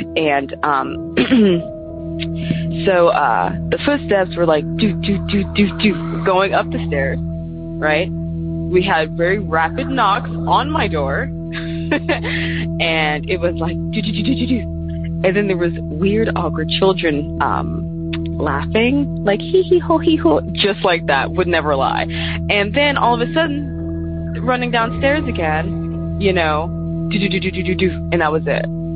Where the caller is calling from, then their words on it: Sacramento, California, United States; I am calling from Sacramento, California